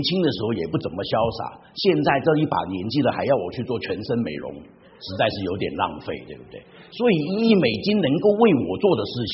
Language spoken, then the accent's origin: Chinese; China; 我中国人才没那么笨